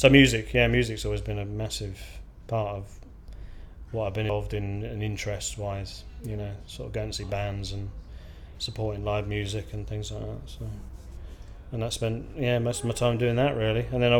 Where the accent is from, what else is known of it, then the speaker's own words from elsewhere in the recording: Slough, South East England, United Kingdom; born there; also born or lived in Bristol; I mean, I was born in Slough, actually, so I'm kind of and just out of Londoner. Used to, you know, I'd lived in Bristol for a while with mum and dad, got a brother